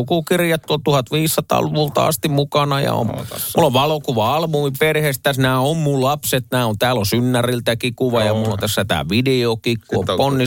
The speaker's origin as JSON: {"language": "Finnish", "region": "countryside", "country": "Finland", "tie": "born or raised there", "said": "Olen landelta kotoisin ja sade tarkoitti aina, ettei tarvitse mennä pellolle töihin"}